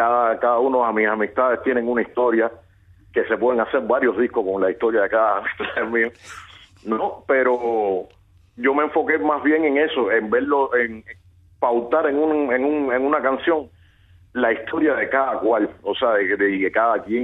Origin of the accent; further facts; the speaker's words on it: Havana, Cuba; yo soy natural de Romerillo.